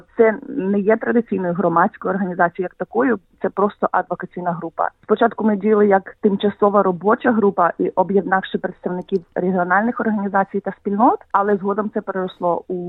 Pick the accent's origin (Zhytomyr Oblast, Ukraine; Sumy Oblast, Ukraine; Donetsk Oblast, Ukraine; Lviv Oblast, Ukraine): Donetsk Oblast, Ukraine; Sloviansk; moved away; Я проживаю в Зеландії вже майже 20 років. Я народилася та виросла на Донбасі, в місті Слов'янську, Донецької області.